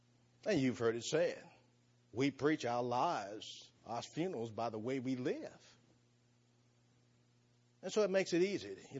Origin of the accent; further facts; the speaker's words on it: New Orleans, Louisiana, United States; I'm from New Orleans, Louisiana, flatlands.